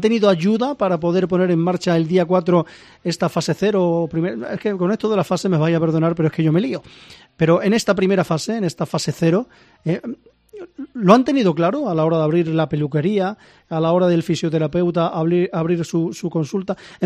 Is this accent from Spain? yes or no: yes; Linares, Andalusia, Spain; aquí, en mi pueblo, en Linares